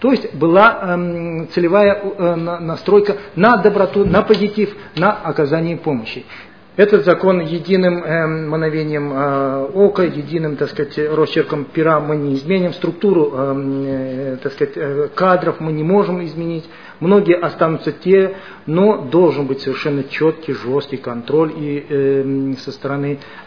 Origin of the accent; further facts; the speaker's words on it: Moscow, Russia; Я помню себя с детства, я москвич, я родился здесь в Москве